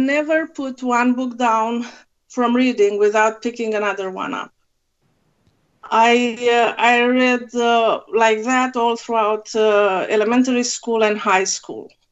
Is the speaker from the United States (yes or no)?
no; Romania; growing up in Romania. Together with my brother as two spiritual children raised by a family who wanted us to know about religion